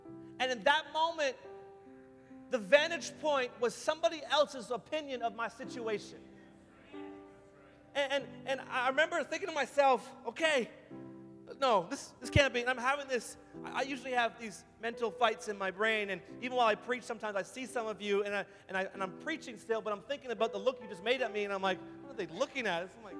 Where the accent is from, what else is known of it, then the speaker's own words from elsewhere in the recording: Ottawa, Ontario, Canada; I'm actually from Ottawa. I go to a church called Community Pentecostal Church.